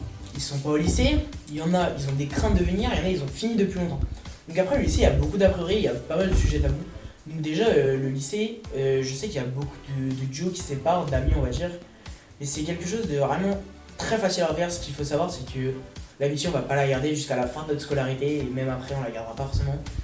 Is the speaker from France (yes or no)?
no; China; je suis chinois.